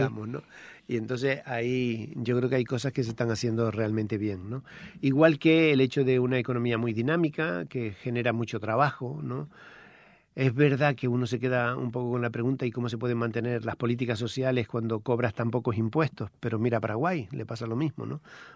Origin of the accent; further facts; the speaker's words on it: Canary Islands, Spain; moved away; yo soy de las Islas Canarias. Hace ya mucho que salí de vivir allí de forma estable, ¿no?